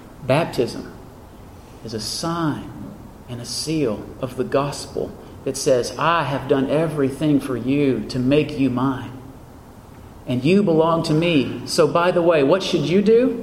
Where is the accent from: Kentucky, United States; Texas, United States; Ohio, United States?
Texas, United States; You know, I grew up in Texas, and we see cattle ranchers.